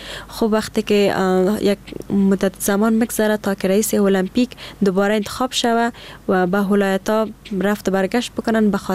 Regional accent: Afghanistan; یگانه مشکلی که ما افغانا داریم امی شرایط است

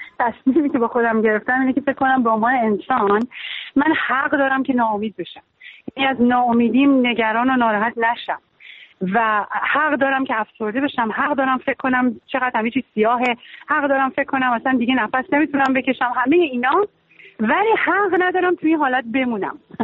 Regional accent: Iran; moved away; خیلی دلشکسته و اینا از ایران اومدم بیرون.

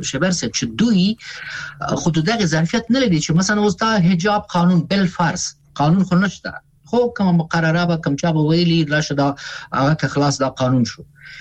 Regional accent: Afghanistan; ځکه چې مونږ افغانان یو، کنه وطن خو زموږ دی

